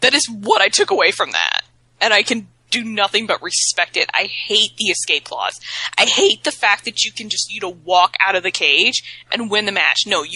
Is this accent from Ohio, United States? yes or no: no; Georgia, United States; That's, like, the most backwoods crap I've ever heard in my life, and I'm from Georgia.